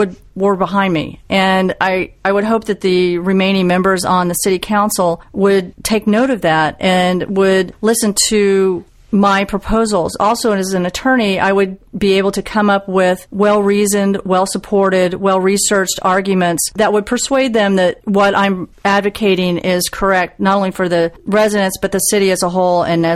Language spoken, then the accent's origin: English; Midwest, United States; I came from the Midwest.